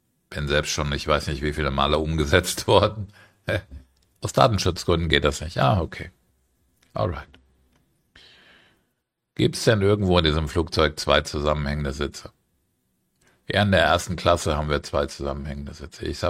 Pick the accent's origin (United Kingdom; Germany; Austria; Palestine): Germany; now in Cyprus; meine Frau ist ja Kolumbianerin, ich bin Deutscher. Wir leben in Zypern permanent.